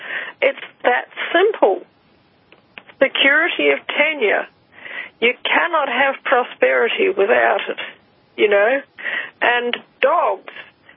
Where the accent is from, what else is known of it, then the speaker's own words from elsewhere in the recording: Rotorua, Bay of Plenty, New Zealand; When I was growing up in Rotorua in New Zealand, okay, I grew up among the Maori people